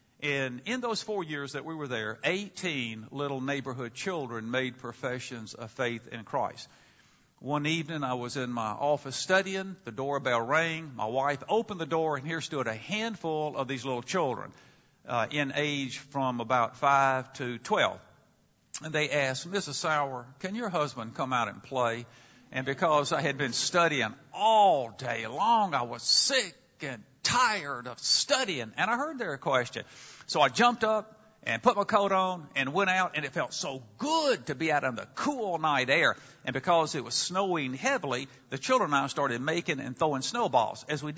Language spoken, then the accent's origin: English; American South, United States; accent: Southern; now in Chicago, United States; And because I've been away from home for over four decades, I naturally assumed that I had lost my Southern accent. But my students in Chicago tell me, no, that's not the case